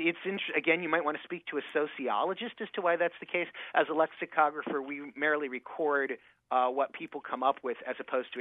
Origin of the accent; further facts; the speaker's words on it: Michigan, United States; accent: Michigan; now in Boston, United States; I haven't picked up a Boston accent, but I've lost a lot of distinguishing characteristics of my Michigan accent.